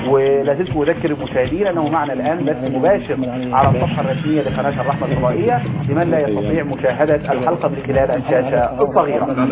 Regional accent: Egypt; احنا مصريين

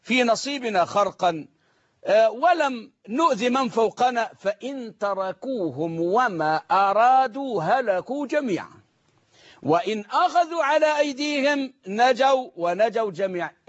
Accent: Egypt; وبركز وبأكد على إجرام المجرمين في تلويث مياه النيل ومياه الطرع عندنا في مصر.

